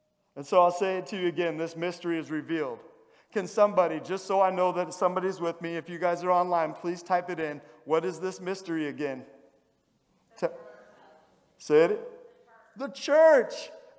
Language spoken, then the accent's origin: English; United States; I'm an American, unashamedly, born and raised.